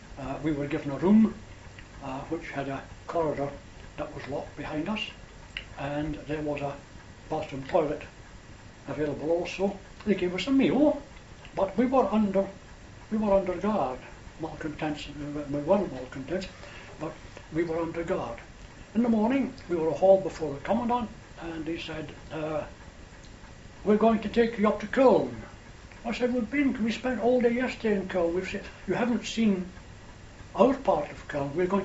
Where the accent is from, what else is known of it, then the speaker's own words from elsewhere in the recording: Scotland, United Kingdom; well, we're two Scottish students, we're on a tour of Germany, and we've been told we can camp.